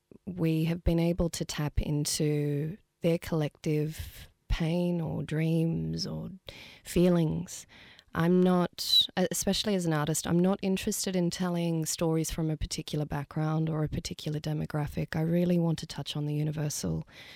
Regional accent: Sydney, New South Wales, Australia; we're all women of color, we're all from Western Sydney

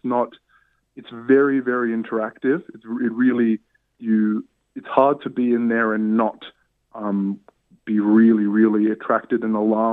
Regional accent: Canberra, Australian Capital Territory, Australia; when I was a young sort of teenager growing up in Canberra.

